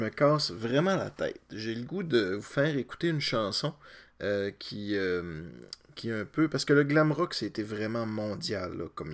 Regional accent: Quebec, Canada; c'était quoi chez nous, au Québec, une influence glam metal

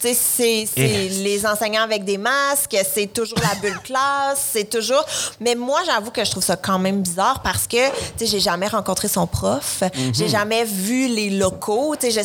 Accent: Montreal, Quebec, Canada; now in Brossard, Canada; j'habitue à Brossard maintenant, là, je suis une fière montréalaise.

